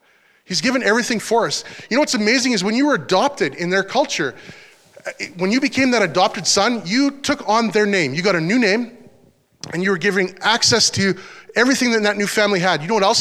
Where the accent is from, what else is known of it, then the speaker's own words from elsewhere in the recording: Canada; because I'm a Canadian